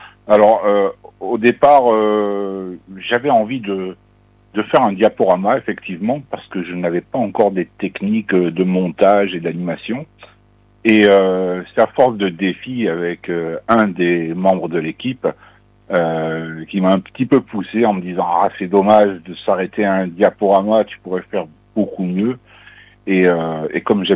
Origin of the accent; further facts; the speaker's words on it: Provence-Alpes-Côte d'Azur, France; now in Versailles, France; je suis originaire du Var